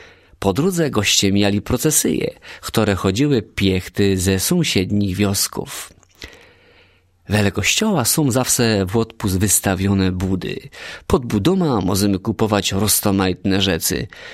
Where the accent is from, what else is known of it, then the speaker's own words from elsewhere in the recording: Łubniany, Opole Voivodeship, Poland; U nas w Łubnianach tak naprawdę możemy fajerować dwa łotpusty.